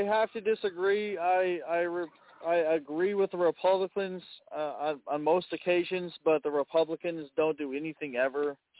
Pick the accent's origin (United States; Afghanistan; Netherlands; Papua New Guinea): United States; Hell no, I'm American.